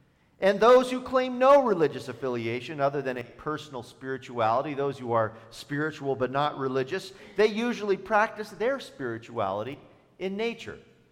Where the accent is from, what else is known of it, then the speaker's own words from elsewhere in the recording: California, United States; I grew up in the Redwood Forest. My bedroom window looked to the east over the Albion River watershed and across several ridges to the mountains where Mendocino County and Lake County meet.